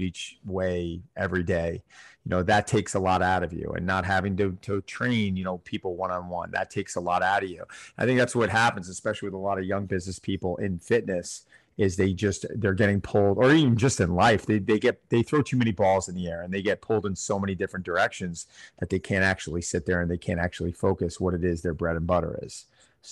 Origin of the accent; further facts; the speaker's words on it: Cold Spring Harbor, New York, United States; And I was born and raised in Cold Spring Harbor, New York. So I'm very familiar with Syosset and used to swim against the high school and play baseball against them.